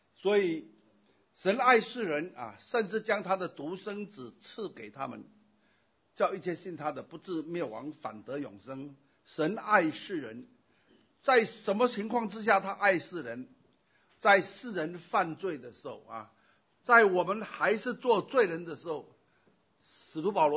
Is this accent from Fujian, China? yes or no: yes; Fujian, China; 那么我是闽南人，我在闽南的教会，闽南的教会把爱呢都读成疼疼